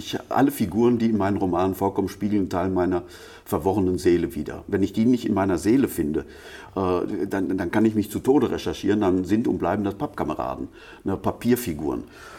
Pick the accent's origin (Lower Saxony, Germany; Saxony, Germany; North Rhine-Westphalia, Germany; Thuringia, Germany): North Rhine-Westphalia, Germany; ein kleines Geschäft in meiner Heimatstadt Altenheim im Sauerland aufgemacht.